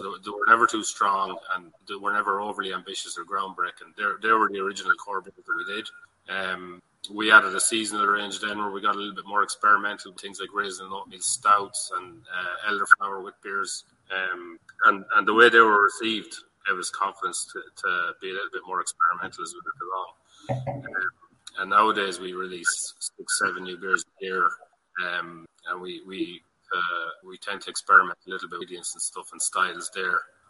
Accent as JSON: {"language": "English", "town": "Longford", "region": "Leinster", "country": "Ireland", "tie": "born or raised there", "said": "And it was always my ambition to open a brewery in my hometown of Longford anyway."}